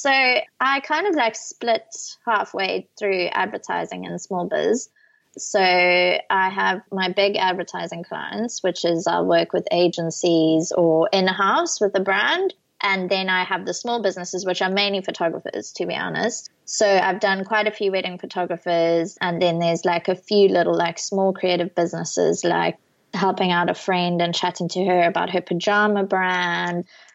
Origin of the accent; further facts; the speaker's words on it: Zimbabwe; also born or lived in Cape Town, South Africa; now in United Kingdom; So I'm originally from Zimbabwe, hence the accent. So I grew up in Zimbabwe. I went to junior school there and high school there. And then I studied in South Africa in Cape Town